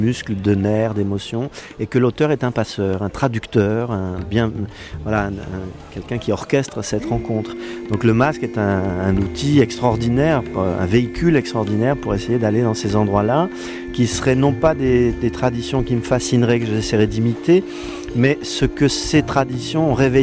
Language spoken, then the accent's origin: French; Greece; C'est aussi une manière de dire que la voix courante qui fait qu'on origine le théâtre chez nous en Grèce, je ne le ressens pas comme ça.